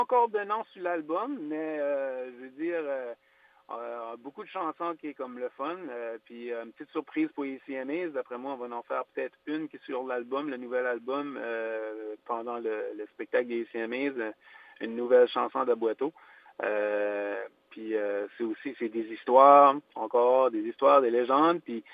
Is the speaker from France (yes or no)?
no; Acadia, Canada; T'sais, on est acadien, mais on a beaucoup d'influence anglaise aussi.